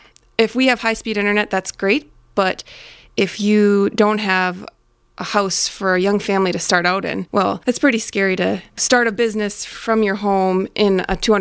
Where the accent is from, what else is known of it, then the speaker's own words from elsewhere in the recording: Silver Bay, Minnesota, United States; I'm from Silver Bay originally.